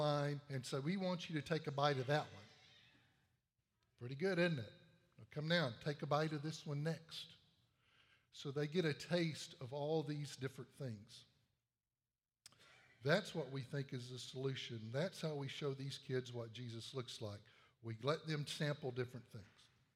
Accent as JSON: {"language": "English", "region": "Texas", "country": "United States", "tie": "born or raised there", "said": "I was born and raised in Texas."}